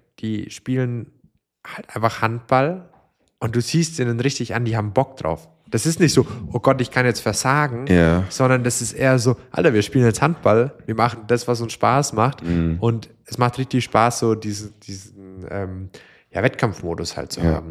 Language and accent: German; Gerolzhofen, Bavaria, Germany; ich meine, bei uns in Deutschland, ich komme ja aus Gerolzhofen